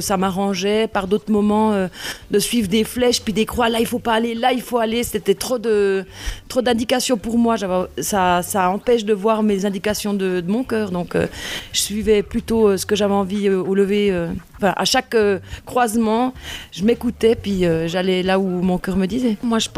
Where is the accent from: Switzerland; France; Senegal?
Switzerland; En 2007, j'ai quitté la Suisse à pied.